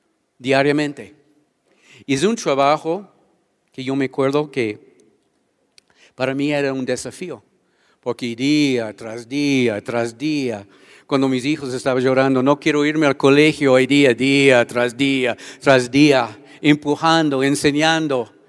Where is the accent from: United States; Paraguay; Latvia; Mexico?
United States; Spanish is a second language; Yo sé que mis paisanos, los gringos, cuando sus hijos tienen 17, apenas 18 años, está así, fuera.